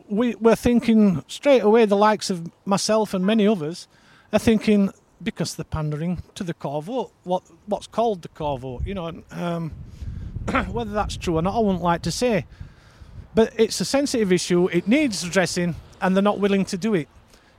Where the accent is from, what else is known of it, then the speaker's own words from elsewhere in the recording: Staincliffe, Yorkshire and the Humber, United Kingdom; lawlessness is where I grew up in Staincliffe. It's changed beyond all recognition.